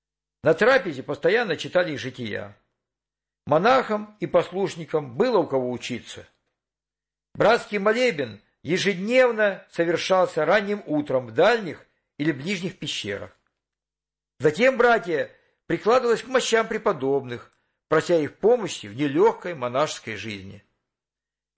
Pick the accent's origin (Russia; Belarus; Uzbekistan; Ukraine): Ukraine; Avdiivka, Donetsk Oblast; born there; Вообще-то я родился на Украине. В каких краях? Заинтересовалась она. В Донбассе. И я из Донбасса. А в каком месте? В Авдеевке.